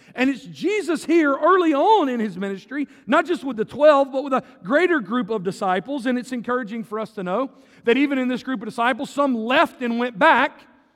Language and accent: English; Laurel, Mississippi, United States; So I'm from South Mississippi. I'm from the city of Laurel. We have a TV show called Hometown. Like, that's our people. That's my people.